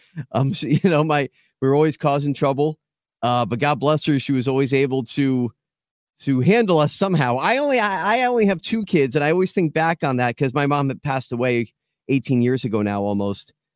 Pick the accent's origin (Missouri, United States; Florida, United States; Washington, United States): Florida, United States; So actually born and raised in South Florida, which surprises a lot of people because there's not a lot of us native Floridians.